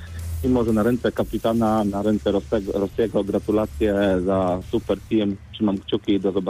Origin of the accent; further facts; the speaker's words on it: Leszno, Greater Poland Voivodeship, Poland; z Leszna.